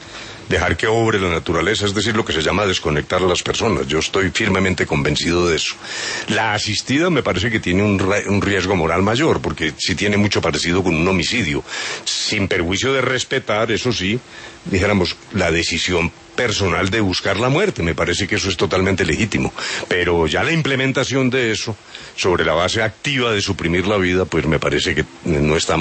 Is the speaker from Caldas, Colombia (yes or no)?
yes; Manzanares, Caldas, Colombia; Pero un buen aguardiente amarillo de mi tierra, de Manzanares.